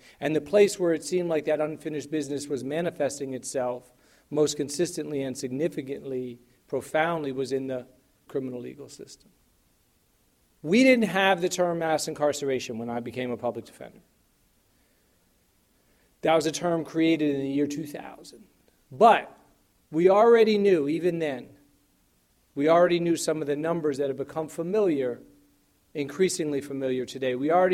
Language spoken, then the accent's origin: English; Atlanta, Georgia, United States; I grew up in Atlanta, and where I grew up, a couple blocks away from my home, were two huge buildings, mammoth institutions.